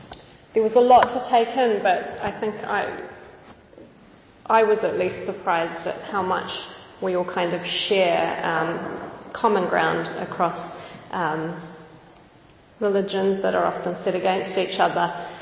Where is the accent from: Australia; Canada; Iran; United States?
Iran; now in United Kingdom; I'm from Iran, I'm from the so-called Muslim world